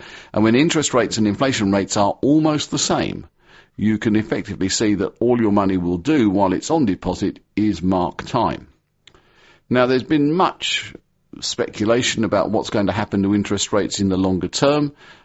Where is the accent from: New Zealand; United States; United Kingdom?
United Kingdom; To me, as a Brit with no real axe to grind either way